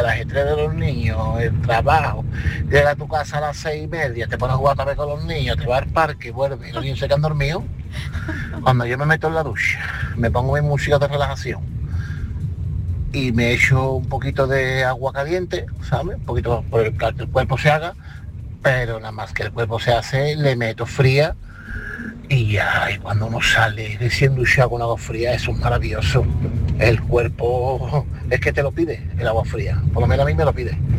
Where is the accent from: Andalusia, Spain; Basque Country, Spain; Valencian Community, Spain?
Andalusia, Spain; Seville; de Sevilla.